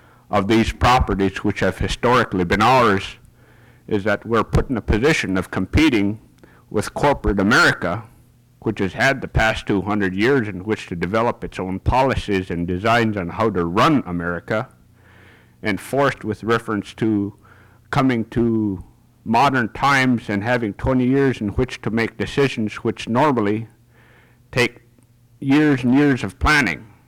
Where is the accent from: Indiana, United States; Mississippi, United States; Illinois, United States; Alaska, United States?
Alaska, United States; St. Michael; Good afternoon, Judge Berger. … I'm from St. Michael.